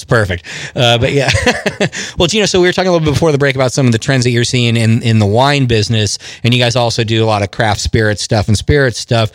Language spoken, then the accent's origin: English; California, United States; I grew up in California